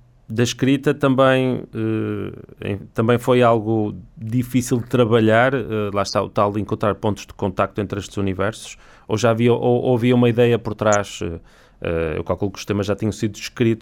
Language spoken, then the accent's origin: Portuguese; Norte, Portugal; nós somos uma rádio do Minho, e o Rui Sousa também é daqui de cima, eu também tenho sotaque e de forma orgulhosa